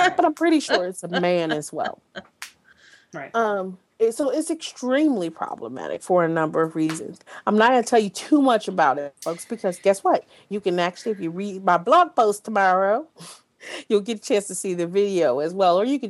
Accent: Detroit, Michigan, United States; Because I'm from Detroit.

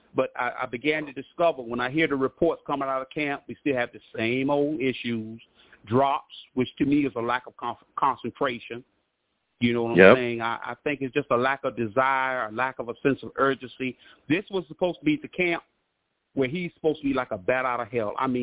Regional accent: Brooklyn, New York, United States; I've been an NFL fan for over 40 years. I'm a Jets fan. I'm from Brooklyn, New York.

